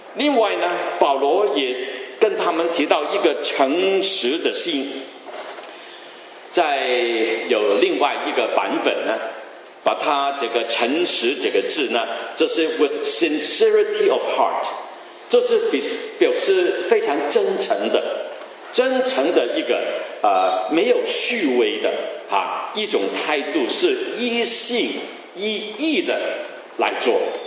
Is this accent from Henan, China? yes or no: no; Guangdong, China; Chinese is a second language; 我就我们广东人东家不打打西家啊。我的普通话都有这样的吧。